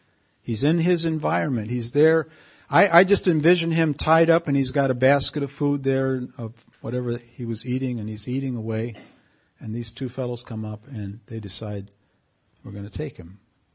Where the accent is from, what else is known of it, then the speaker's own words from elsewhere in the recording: Canary Islands, Spain; I grew up in the Canary Islands with burros